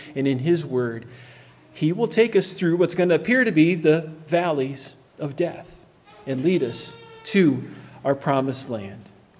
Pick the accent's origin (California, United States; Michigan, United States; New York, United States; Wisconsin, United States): Michigan, United States; Even though I grew up on Lake Huron, my parents never could afford a boat.